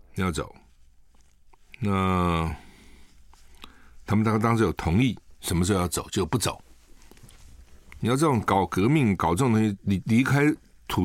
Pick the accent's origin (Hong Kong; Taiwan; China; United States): United States; 我们不要去，我们美国人不去。